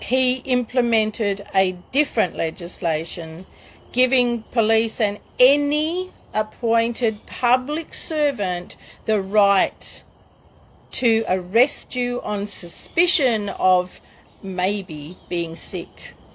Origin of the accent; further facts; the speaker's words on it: Western Australia, Australia; It's just that I'm West Australian, so I'm just bringing this news out today